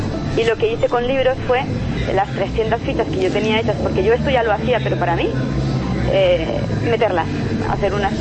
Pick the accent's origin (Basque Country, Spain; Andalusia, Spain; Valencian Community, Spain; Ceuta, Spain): Valencian Community, Spain; Valencia; Y yo soy de Valencia.